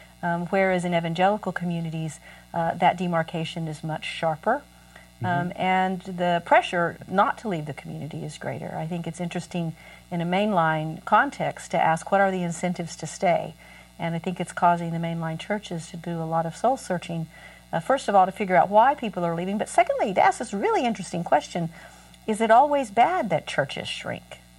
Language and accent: English; Oklahoma, United States; I'm from Oklahoma when I walk through the fields of the small town I grew up in.